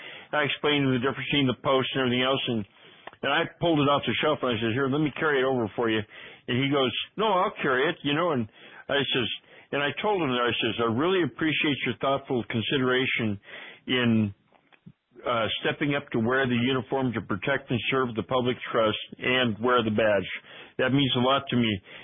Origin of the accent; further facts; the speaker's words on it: United States; I'm a American national